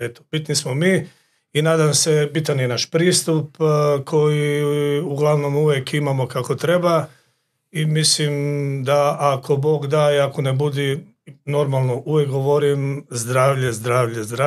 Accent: Umag, Istria County, Croatia; ja sam iz Umaga, a Umagu je sport broj jedan uvijek bio rukomet.

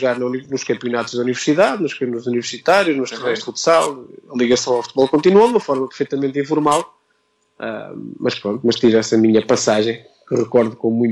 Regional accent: Peniche, Leiria, Portugal; also born or lived in Caldas da Rainha; Sim, eu nasci nas Caldas da Rainha, que fica perto do Conselho de Peniche, onde eu fui criado, onde eu vivi, onde é a minha família natural.

